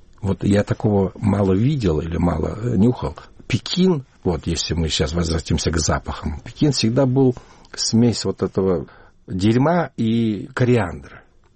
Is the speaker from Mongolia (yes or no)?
yes; Ulaanbaatar, Mongolia; в детстве, в Ламбаторе у нас был большой Чайна-таун